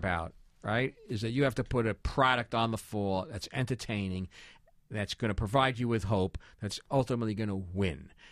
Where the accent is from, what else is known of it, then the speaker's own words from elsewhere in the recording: Brooklyn, New York, United States; No, he's from the Bronx. I'm from Brooklyn.